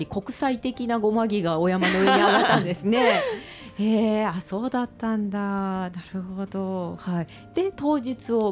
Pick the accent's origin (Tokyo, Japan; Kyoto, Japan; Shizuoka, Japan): Kyoto, Japan; 私北区上京区で育ったので、はい、北区上京区だっておかしいな、北区で育ったので、